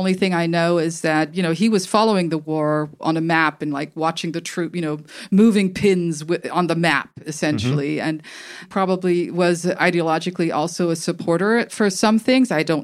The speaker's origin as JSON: {"language": "English", "country": "Germany", "tie": "born or raised there", "said": "So I grew up in Germany."}